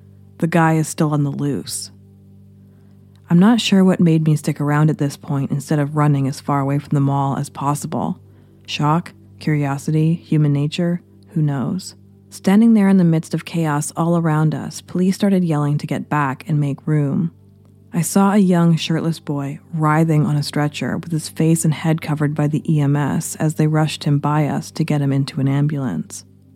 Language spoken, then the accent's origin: English; Texas, United States; Gun crimes are fairly common where I grew up in Texas